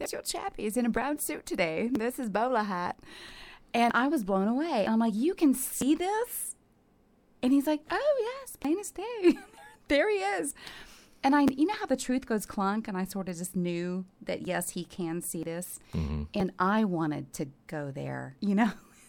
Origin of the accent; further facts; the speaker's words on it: Atlanta, Georgia, United States; I grew up in Atlanta. Mm-hmm. Southern Gothic, all the way.